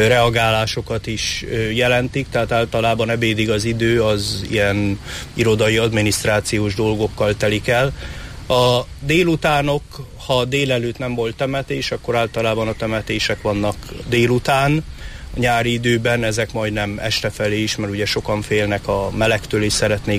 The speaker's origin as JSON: {"language": "Hungarian", "town": "Vecsés", "region": "Pest", "country": "Hungary", "tie": "born or raised there", "said": "Vecsésen nőttem fel, és ott mutattam be az első Szentmisémet."}